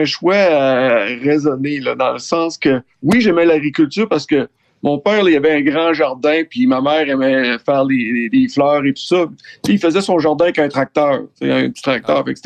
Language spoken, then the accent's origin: French; Sainte-Anne-des-Monts, Quebec, Canada; moi, je suis un Gaspésien, moi. Puis, ouais, Saint-Anne-des-Monts. Puis, mes parents, ils m'ont conçu là.